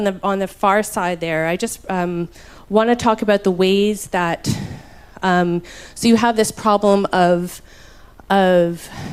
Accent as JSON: {"language": "English", "town": "Thunder Bay", "region": "Ontario", "country": "Canada", "said": "I'm from Thunder Bay, Ontario."}